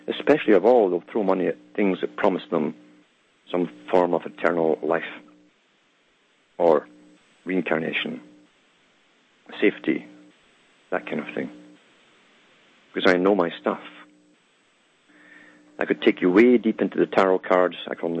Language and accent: English; United Kingdom; moved away; I came from Britain. I knew how Britain worked.